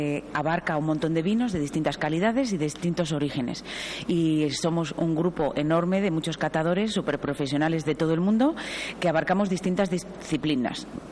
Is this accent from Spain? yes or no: yes; Salamanca, Castile and León, Spain; como buena salmantina